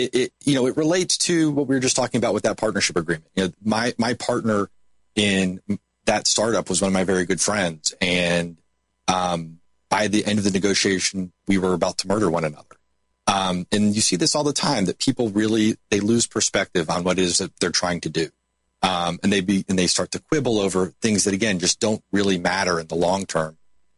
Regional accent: Memphis, Tennessee, United States; start a beer brewery in my hometown of Memphis.

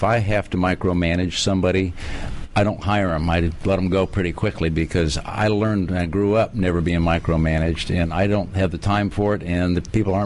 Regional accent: Ohio, United States

